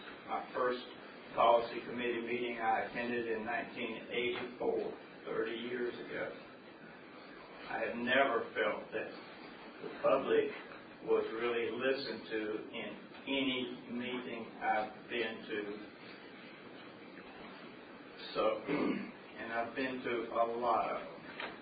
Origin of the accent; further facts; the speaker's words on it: Macon, Georgia, United States; I grew up in Macon. I've lived here for 60-something years. When I was a kid, Pinona was the edge of Macon.